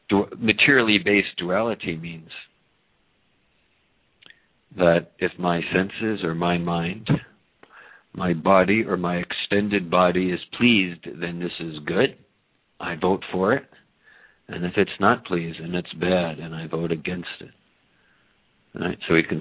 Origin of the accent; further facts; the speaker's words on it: United States; born there; Because I was born in America.